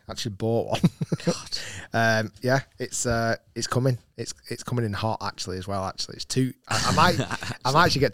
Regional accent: Bolton, North West England, United Kingdom; I'm from Bolton

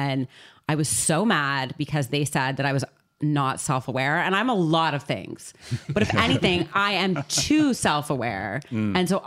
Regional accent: Toronto, Ontario, Canada; but I'm from Toronto, sure.

